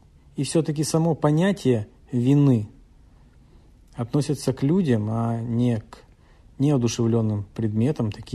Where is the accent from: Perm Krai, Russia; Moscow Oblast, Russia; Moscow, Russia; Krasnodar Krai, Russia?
Perm Krai, Russia; Perm; Дело в том, что сам я родом из Перми, поэтому я много буду говорить о Перми